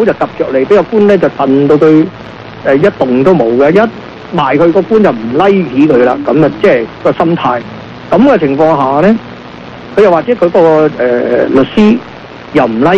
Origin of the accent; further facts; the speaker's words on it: China; 所以喺外國人入面呢，有十二個嗰個星座嘅，我哋中國人有十二個地支，道理一樣嘅。